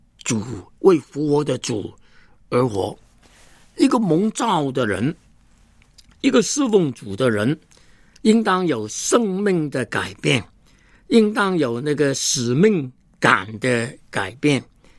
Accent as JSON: {"language": "Chinese", "country": "Hong Kong", "said": "我不再是一个香港人了，我是个中国人"}